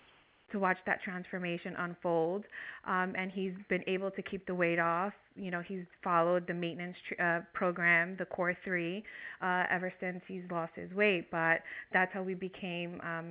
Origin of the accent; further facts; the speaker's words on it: New Jersey, United States; Okay. So I'm from New Jersey, as you mentioned.